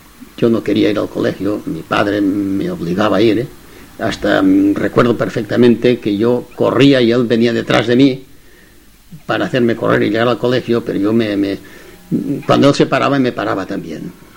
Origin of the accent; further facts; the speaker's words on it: Quart de Poblet, Valencian Community, Spain; born there; nací en Quart de Poblet